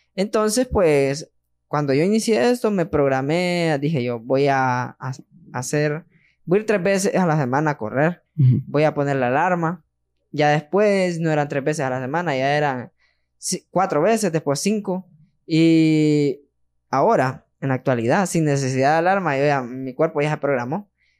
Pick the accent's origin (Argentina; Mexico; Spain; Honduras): Honduras; cuando uno sale a otros países, le preguntan: ¿de dónde eres? De Honduras.